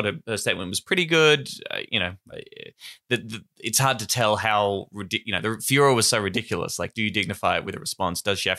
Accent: Australia; I'm Australian, therefore I must be racist.

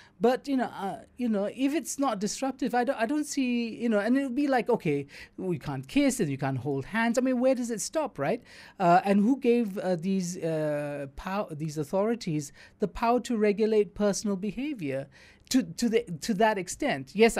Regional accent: Johor Bahru, Johor, Malaysia; as soon as they cross the border, they start littering, because that's Johor Bahru, my hometown.

